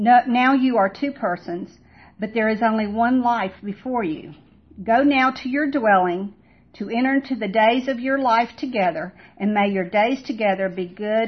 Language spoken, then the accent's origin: English; Atlanta, Georgia, United States; born there; I was born in 1952 in Atlanta, Georgia, to two working parents.